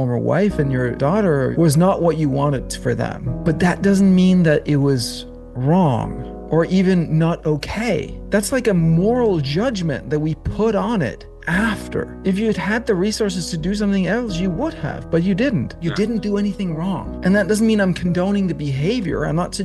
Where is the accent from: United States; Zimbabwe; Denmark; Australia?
Denmark; that's why a lot of people don't know I'm from Denmark.